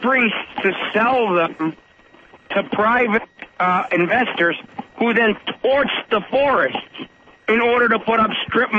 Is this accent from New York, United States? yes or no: yes; New York, United States; born there; I'm Greek, right? Well, my parents are. I was born in New York.